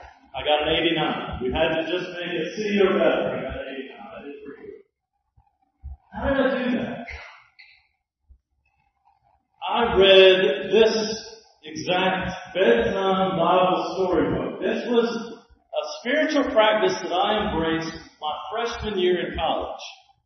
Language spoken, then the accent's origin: English; Georgia, United States; The way folks were meant to eat is the way my family ate when I was growing up in Georgia.